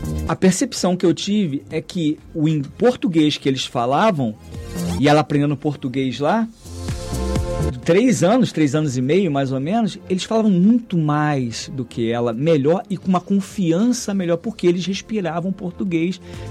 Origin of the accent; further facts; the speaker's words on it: Rio de Janeiro, Brazil; eu cheguei em novembro de 2024, eu sou natural do Rio de Janeiro